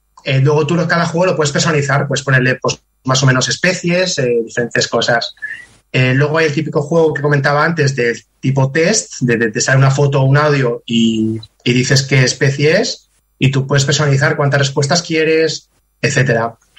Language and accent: Spanish; Sant Carles de la Ràpita, Catalonia, Spain; Yo además soy del Delta del Ebro, soy de Sacas de Arrápita